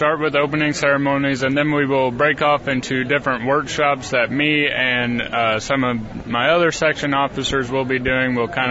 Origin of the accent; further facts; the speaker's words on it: Palmyra, Illinois, United States; Yeah, I've grown up in Palmyra, Illinois, pretty well my whole life.